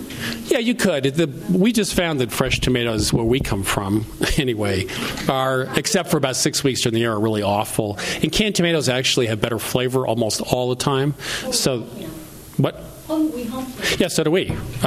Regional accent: New England, United States; Of course, I'm from New England, so this is like summer weather.

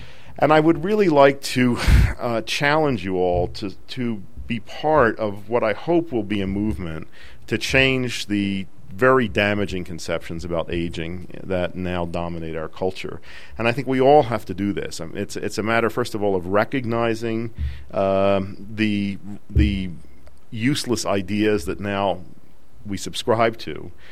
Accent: United States; I have to say that coming there as an American, what most impressed me

